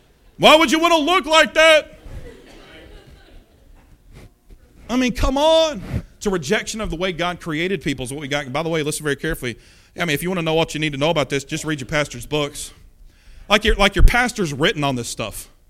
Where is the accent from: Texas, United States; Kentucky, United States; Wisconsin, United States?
Kentucky, United States; Hey, y'all, I got stuff on you. I'm from Kentucky. It's about as bad as you can get, man.